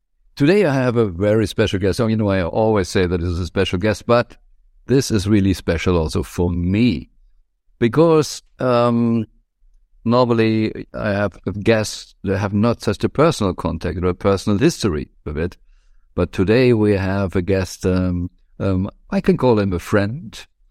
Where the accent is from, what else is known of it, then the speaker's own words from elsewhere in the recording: Germany; especially because I came from Germany